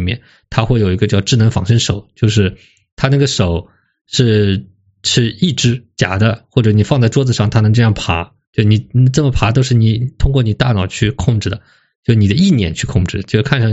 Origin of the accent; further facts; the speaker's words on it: China; 我们中国人呢第一个我们喜欢 all